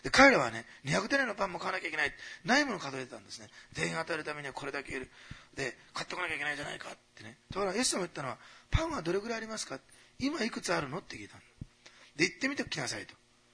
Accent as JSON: {"language": "Japanese", "region": "Osaka", "country": "Japan", "tie": "born there", "said": "すいませんね、大阪生まれの人はしつこいところがありまして。"}